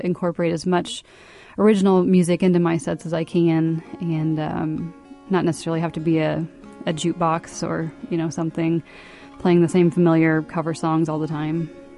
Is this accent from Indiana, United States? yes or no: yes; Martinsville, Indiana, United States; I live in Martinsville. I'm from Martinsville, and I'm like in the center, you know. I'm like a half hour from Indy.